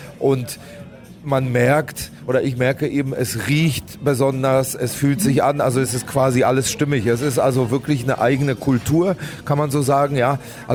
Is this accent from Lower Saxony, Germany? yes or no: no; Berlin, Germany; Ich bin ja in Berlin groß geworden